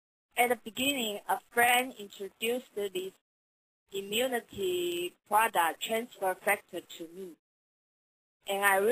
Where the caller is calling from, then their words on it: Taiwan; English is a second language; I am calling from Taiwan right now.